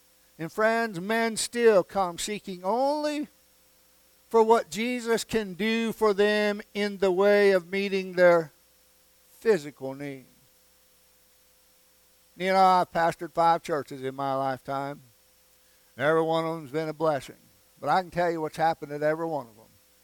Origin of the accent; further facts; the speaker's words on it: New York, United States; I'm from New York.